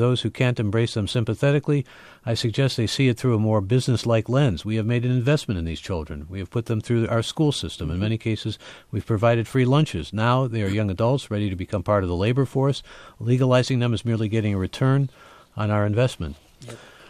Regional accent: Canada; moved away as an adult; now in United States; I'm from Canada. I've been here since 1998.

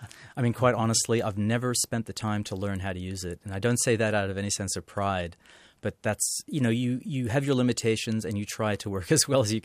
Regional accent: Australia; But growing up in Australia, they commemorate Anzac Day

